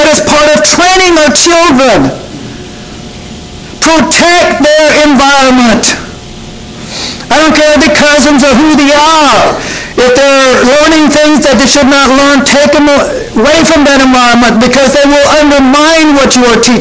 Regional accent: Kansas, United States; But I was thinking back. I grew up in Kansas.

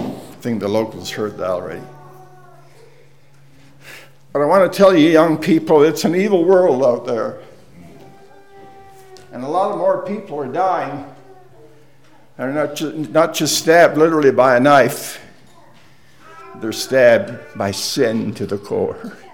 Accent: Canada; I'm a Canadian, by the way.

